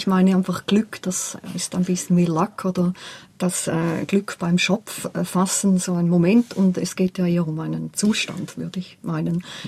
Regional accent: Switzerland; bei uns in der Schweiz und in Westeuropa.

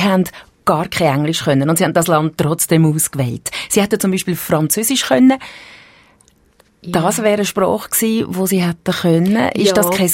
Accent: Switzerland; Ist das ähnlich wie bei uns in der Schweiz?

